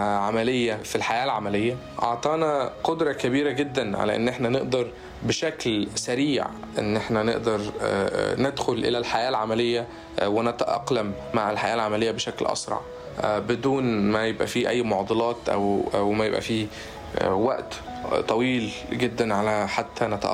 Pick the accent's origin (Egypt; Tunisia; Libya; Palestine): Egypt; العمل بعد ما رجعت بلدي مصر، وحاليا أنا أعمل طبعا بهواوي